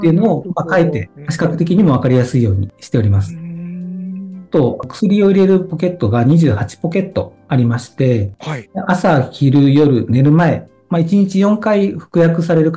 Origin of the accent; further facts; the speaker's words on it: Nara, Japan; 私の実家が奈良県なんですね。